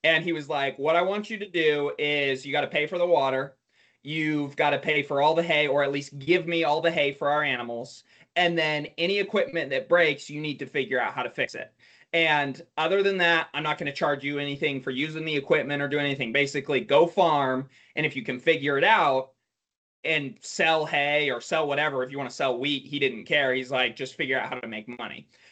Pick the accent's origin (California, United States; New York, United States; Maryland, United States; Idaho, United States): Idaho, United States; I born and raised in Idaho. So my parents moved here, and their vision for moving to Idaho